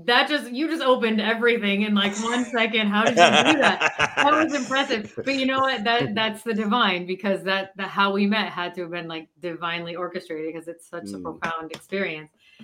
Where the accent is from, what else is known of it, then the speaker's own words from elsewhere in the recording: California, United States; also born or lived in Israel; now in New York, United States; No, I'm originally from California.